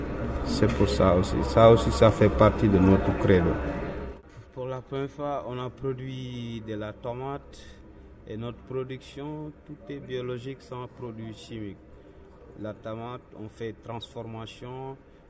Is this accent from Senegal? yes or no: yes; Senegal; now in Italy; je suis sénégalais et je vis actuellement en Italie.